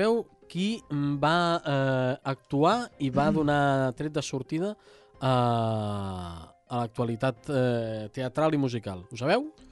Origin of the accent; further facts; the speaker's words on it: Castelldefels, Catalonia, Spain; Però recordeu que sóc de Castefa, com diuen.